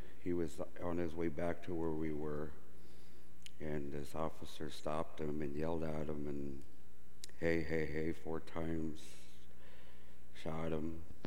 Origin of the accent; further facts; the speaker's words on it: Seattle, Washington, United States; I wanted to honor my brother as we grew up knowing him in Seattle here as carvers